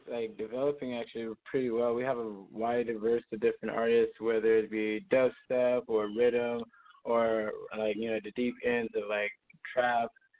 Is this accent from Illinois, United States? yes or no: yes; Waukegan, Illinois, United States; now in Denver, United States; I'm actually I've been in Colorado for the past 7 years. I'm currently out here in Denver, Colorado, just right in the heart of downtown. But like I came here from the Midwest, originally from Illinois, just like Waukegan area, 45 minutes outside of Chicago.